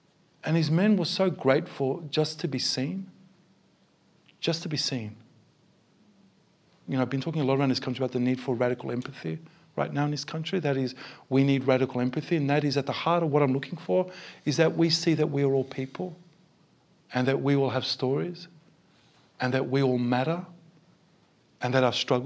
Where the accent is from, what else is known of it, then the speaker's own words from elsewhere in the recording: Australia; And what I'm looking for from Australians is that we should, bless you, that we should care